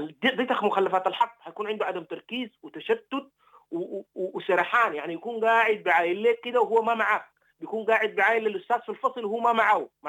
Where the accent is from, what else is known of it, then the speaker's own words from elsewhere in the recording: Sudan; لكن مرات بتكلم عن ألمي أنا كمواطن سوداني.